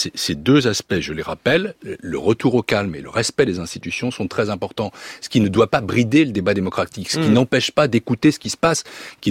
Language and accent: French; Paris, Île-de-France, France; Je suis parisien, je suis né à Paris, j'ai vécu à Paris, dans une famille, disons, intellectuelle, pas aisée sur le plan financier, mais avec ce qu'on appelle du capital culturel.